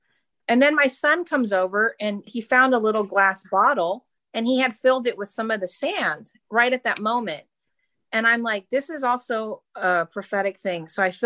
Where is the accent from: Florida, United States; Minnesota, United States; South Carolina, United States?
Florida, United States; Pensacola; now in California, United States; You know, I grew up near the Pensacola Revival. I was a teenager and I lived right near that. And I came over here to California and I live about an hour and a half from Bethel.